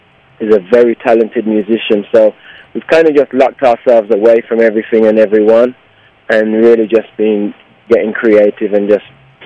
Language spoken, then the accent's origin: English; England, United Kingdom; growing up in England, listening to all the British influences, all the American influences